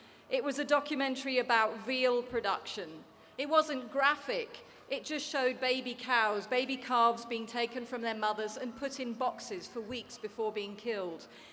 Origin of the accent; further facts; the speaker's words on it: United Kingdom; I'm British. I've been through the British education system.